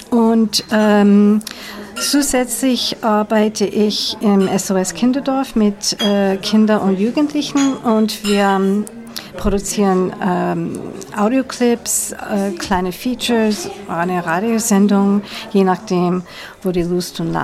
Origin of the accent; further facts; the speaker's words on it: United States; German is a second language; now in Austria; wie man an meine Stimme hört, bin ich ursprünglich aus den USA, wohne aber viele Jahre in Österreich schon